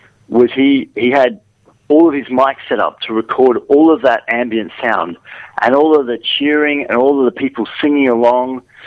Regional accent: Australia; being Australian, listen, you know, the British are very conservative.

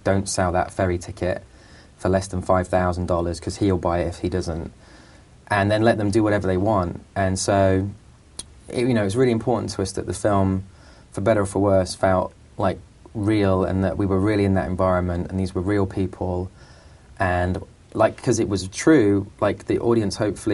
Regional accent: England, United Kingdom; I'm from England, so it's the way I talk.

